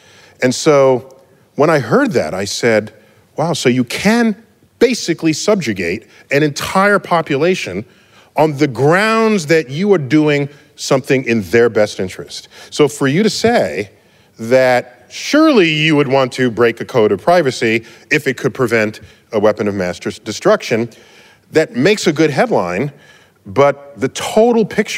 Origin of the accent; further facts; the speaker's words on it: Bronx, New York, United States; I grew up in the West, in the Bronx, right?